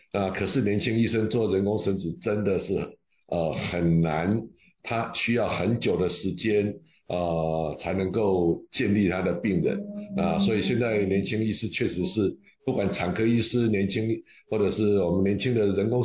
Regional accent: Taiwan; 所以我们台湾在讲这个叫十万出生人口的保卫战。

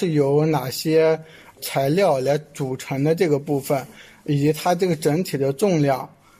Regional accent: Syria; Chinese is a second language; 我来自叙利亚，我今年是大四，东南大学的学生。

